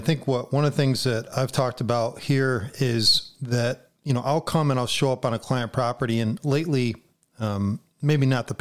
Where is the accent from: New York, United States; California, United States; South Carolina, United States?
New York, United States; And you were in my home state of New York, which is awesome.